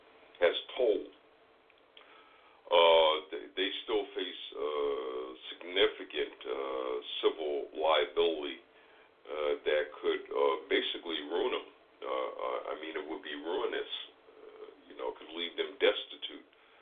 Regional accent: New York, United States; I grew up in New York

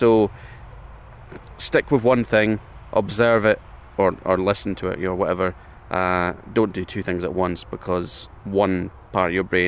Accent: Scotland, United Kingdom; drape ourselves over rocks like snakes and soak it up like the sun ray deprived Scots we are.

